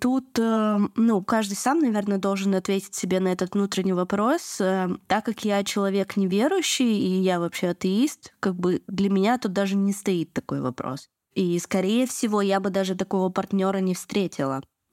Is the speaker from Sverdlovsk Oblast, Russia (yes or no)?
yes; Yekaterinburg, Sverdlovsk Oblast, Russia; Я из Екатеринбурга.